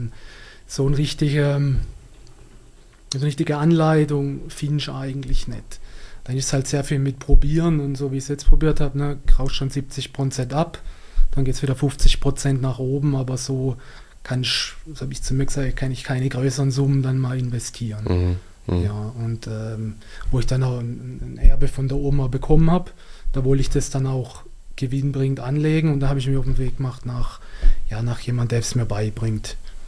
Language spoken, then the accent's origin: German; Baden-Württemberg, Germany